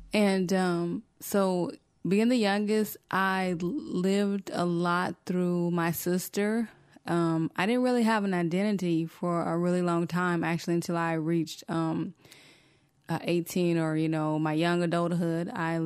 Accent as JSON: {"language": "English", "region": "the South", "country": "United States", "said": "Where I came from the South, we migrated more to West Coast music opposed to East Coast"}